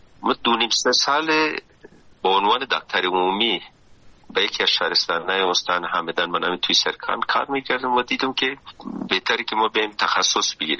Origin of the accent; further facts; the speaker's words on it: Kandahar, Afghanistan; اول سنبله 1337 در دایی کنار پاتاب قندار متولد شدم. بعد از 6 سال دوره در واقع طفولیت رفتم مکتب. مکتب من در واقع بود مکتب کاکا سید احمد قندهار